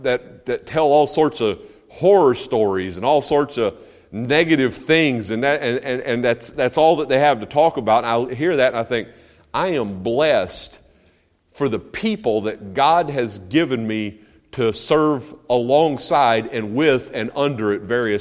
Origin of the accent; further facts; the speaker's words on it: North Carolina, United States; I'm from North. Grew up in North Carolina. I never was north of Baltimore, Maryland until I was in college.